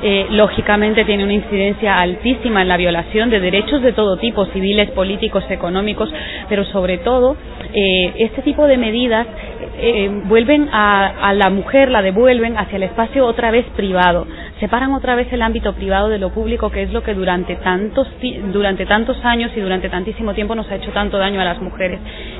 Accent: Guatemala; now in Spain; lo que estamos haciendo como guatemaltecas en España

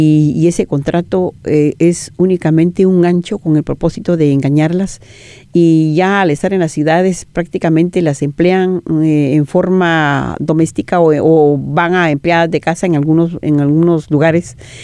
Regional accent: Guatemala; vengo de Guatemala, maya quiché

